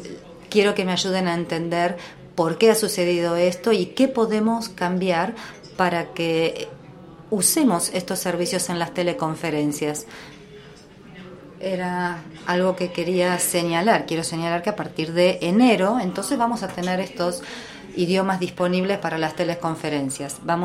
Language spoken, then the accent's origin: Spanish; Sweden; Spanish is a second language; Soy de Suecia